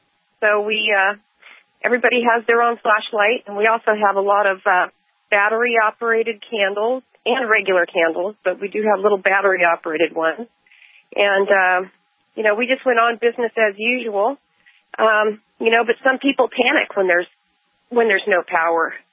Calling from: California, United States; I'm calling you from California with an update.

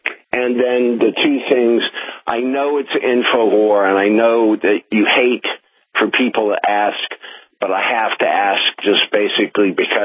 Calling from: Pennsylvania, United States; Anyway, I'm calling from Pennsylvania with some new news and two questions.

